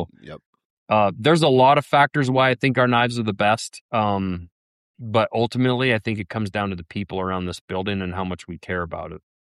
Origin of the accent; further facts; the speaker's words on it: Lincoln, Montana, United States; I grew up in the Blackfoot River Valley, and most people in there in Lincoln, Montana are, it's a pretty rural area and they don't make a lot of money.